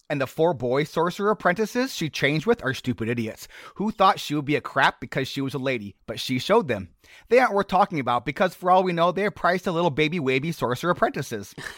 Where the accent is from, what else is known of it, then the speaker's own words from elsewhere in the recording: Nebraska, United States; Warren Buffett's from Nebraska, and I'm from Nebraska